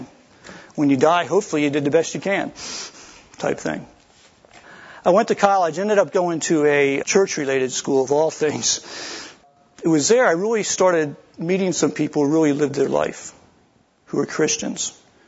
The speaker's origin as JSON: {"language": "English", "region": "Pennsylvania", "country": "United States", "tie": "born or raised there", "said": "I grew up in Pennsylvania."}